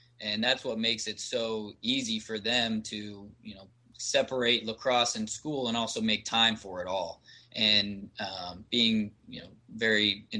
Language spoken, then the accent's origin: English; Colorado, United States; I grew up in Colorado, and really it's a very interesting time being in the SELC currently